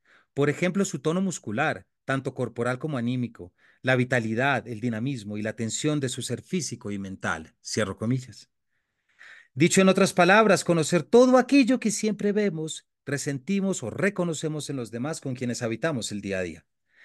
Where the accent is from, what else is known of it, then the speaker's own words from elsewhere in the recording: Colombia; mitigar los efectos que como colombianos sentimos luego de décadas de conflicto armado